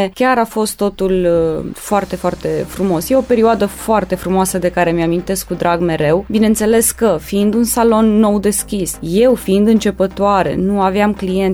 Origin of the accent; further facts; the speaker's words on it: Reșița, Caraș-Severin, Romania; M-am născut în Reșița, locuiesc în Reșița încă, deși în ultima perioadă călătoresc foarte mult. Urmează să împlinesc 36 de ani.